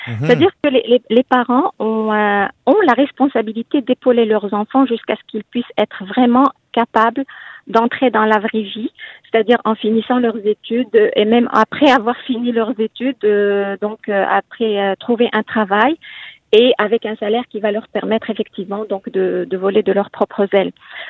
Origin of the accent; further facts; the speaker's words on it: Morocco; moved away; Je suis marocaine d'origine.